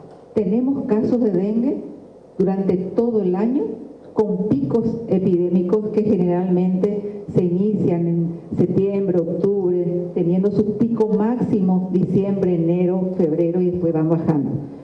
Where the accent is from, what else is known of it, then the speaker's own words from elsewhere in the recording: Paraguay; hay que sentirnos orgullosos como paraguayos, porque el gobierno de Paraguay